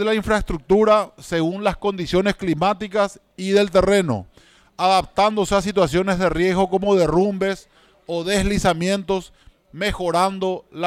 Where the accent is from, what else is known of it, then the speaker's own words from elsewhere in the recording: Paraguay; como paraguayos y en mi caso, como legislador de la República de Luque